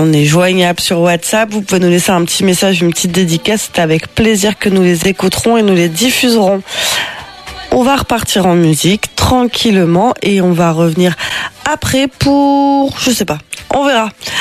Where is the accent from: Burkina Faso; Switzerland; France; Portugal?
Portugal; On apprend vachement de trucs, et même si on est portugais